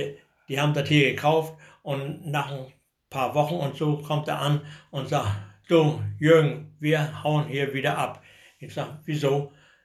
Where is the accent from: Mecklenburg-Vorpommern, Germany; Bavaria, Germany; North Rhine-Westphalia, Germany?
Mecklenburg-Vorpommern, Germany; Michaelsdorf; Und natürlich mein Heimatort Michaelsdorf, das fand ich gut und finde ich auch gut und hier bleibe ich so lange, wie ich lebe.